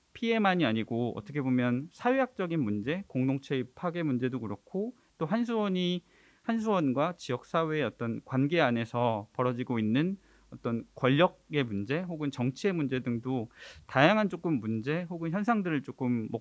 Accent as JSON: {"language": "Korean", "region": "Seoul", "country": "South Korea", "tie": "born or raised there", "said": "저도 서울에서 나고 자랐고 사실 밀양 그 1년 살았던 거를 빼고 나면"}